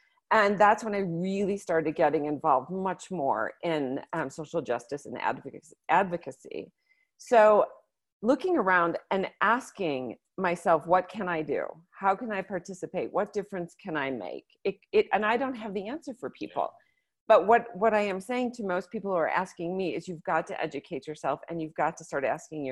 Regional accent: Minneapolis, Minnesota, United States; and I'm from Minneapolis.

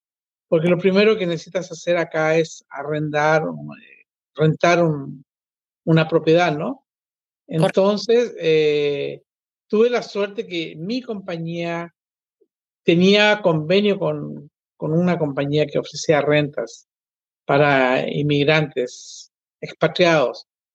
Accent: Chile; moved away as an adult; now in United States; yo llegué a Estados Unidos trabajando para una compañía americana. Yo trabajaba en mi país, en Chile

